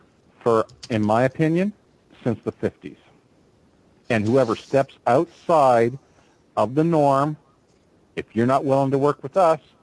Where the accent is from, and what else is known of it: Canada